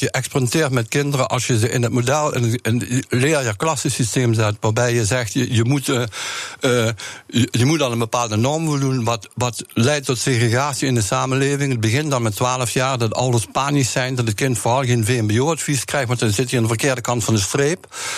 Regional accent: Heerlen, Limburg, Netherlands; Ik kom van Heerlen.

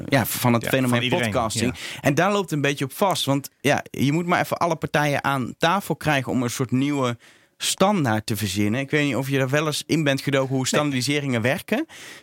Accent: Netherlands; want ik ben een Nederlander

